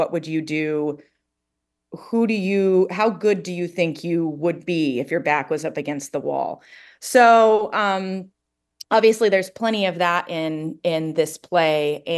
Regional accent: Ojai, California, United States; I was born and raised in Ojai. I used to do the Ojai Shakespeare Festival. I moved away for a while. I moved back about 8 years ago when I had my kid. My husband and I moved back, and I've been doing theater in Ojai since then.

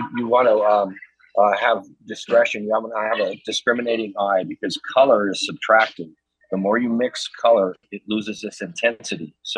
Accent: Burbank, California, United States; also born or lived in Carpinteria; I grew up in Burbank and Carpinteria all my life. Got my master's degree at Cal State Northridge and furthered my studies at Art Center in Pasadena. And, Carpinteria has been my home

